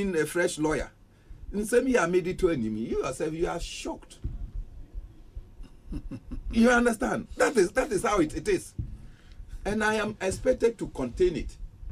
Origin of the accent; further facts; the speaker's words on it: Ghana; To me, I as a Ghanaian will say that, okay, our system probably of justice is trying to...